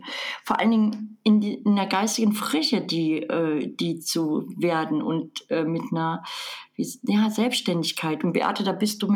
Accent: Rhineland-Palatinate, Germany; Ich war ja, bin mit 62 Jahren von der Mosel. Also ich war immer an der Mosel. Also es ist meine Heimat. Und habe dort auch in einer Wohnung alleine gelebt und bin dann von dort aus in eine WG gezogen.

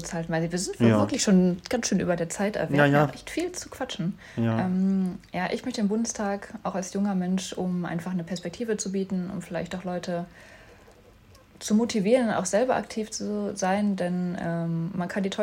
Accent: Thuringia, Germany; Würde mich jetzt als Thüringer BürgerInnen irgendwie wundern

